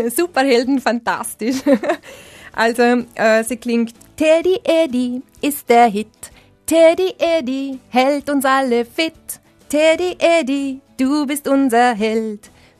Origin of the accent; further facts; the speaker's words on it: Lustenau, Vorarlberg, Austria; accent: Lustenau dialect; Also ich werde ab und zu gefragt, warum ich die Lieder nicht auf Luschnauerisch mache, in meinem Dialekt.